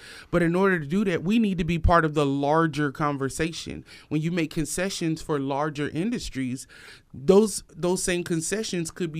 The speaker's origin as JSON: {"language": "English", "town": "Hartford", "region": "Connecticut", "country": "United States", "tie": "born there", "said": "I'm actually born out of Hartford, Connecticut. Mm-hmm. Culturally, I'm Jamaican."}